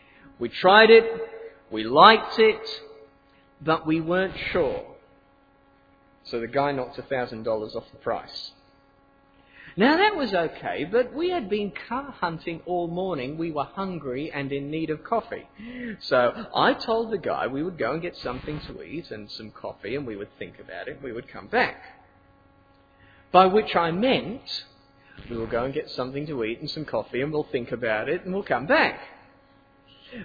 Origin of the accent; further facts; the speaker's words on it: England, United Kingdom; born there; Now, I said, I was born in England, and I really hate that way of buying things.